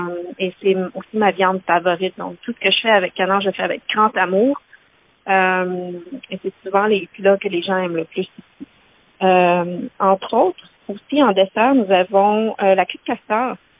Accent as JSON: {"language": "French", "town": "Montreal", "region": "Quebec", "country": "Canada", "tie": "born or raised there", "moved": "yes", "lives_now": "Australia", "said": "C'est comment j'ai grandi à Montréal."}